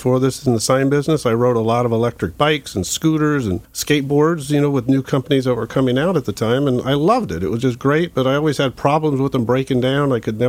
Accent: Fountain Valley, California, United States; also born or lived in Huntington Beach; I grew up in Fountain Valley in Huntington Beach, and I would ride my bike.

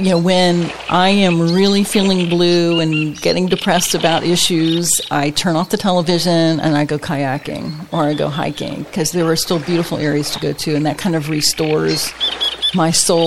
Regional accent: Tampa, Florida, United States; now in Winter Park, United States; I grew up in Tampa and was working at the Orlando Sentinel when my husband and I got married, and we just loved the lifestyle of Winter Park

